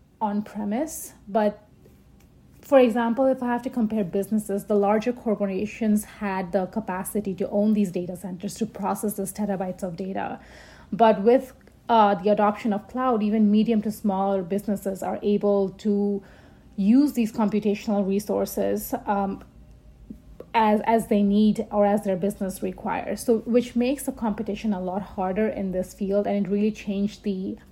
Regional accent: Bangladesh; moved away as an adult; also born or lived in London, United Kingdom; now in Canada; I grew up in Bangladesh, but I moved to Canada for my undergraduate degree.

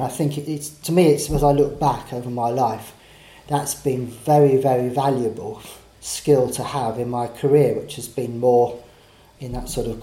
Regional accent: Orpington, London, United Kingdom; So I was brought up in Orpington in Kent, so I went to school near there

